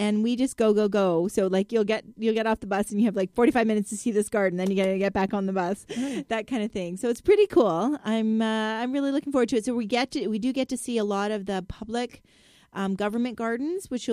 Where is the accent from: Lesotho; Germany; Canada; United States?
Canada; because being Canadian, we can't bring plants back.